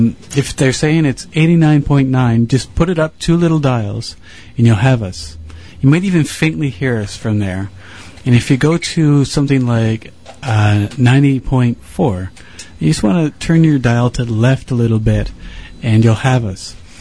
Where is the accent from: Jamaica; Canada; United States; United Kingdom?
Canada; Prince Edward Island; I'm from Prince Edward Island.